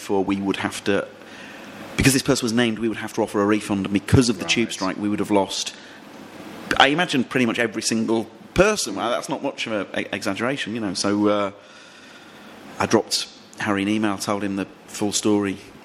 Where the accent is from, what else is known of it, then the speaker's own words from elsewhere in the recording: Leeds, Yorkshire and the Humber, United Kingdom; I'm from Leeds